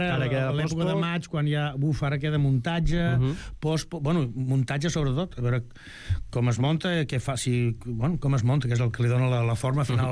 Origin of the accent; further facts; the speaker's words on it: Vilanova i la Geltrú, Catalonia, Spain; accent: Vilanova; jo, que no només no sóc belga, tinc accent de Vilanova